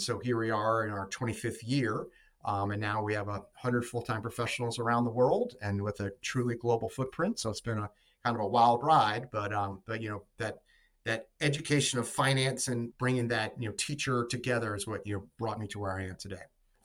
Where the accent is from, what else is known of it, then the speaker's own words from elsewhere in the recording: North Carolina, United States; So I was raised in North Carolina.